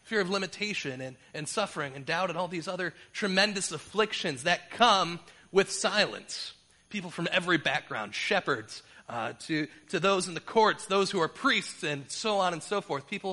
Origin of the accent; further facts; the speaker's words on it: Detroit, Michigan, United States; There's instances like that in my hometown because my cousins live in New York, but we live in Detroit.